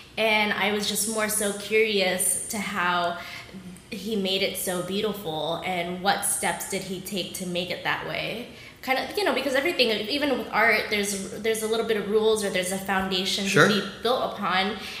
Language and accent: English; Florida, United States; No, but I grew up in Florida and back there at that time period too, like food, like really good food didn't really exist.